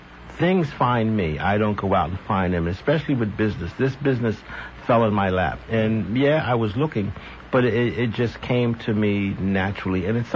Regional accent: California, United States; I'm from California, and we bought our first house in California in 76.

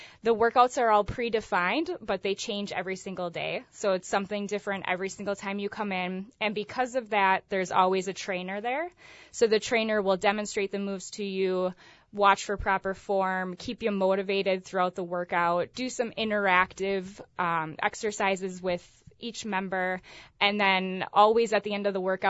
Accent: Menasha, Wisconsin, United States; So I'm initially from Menasha here locally.

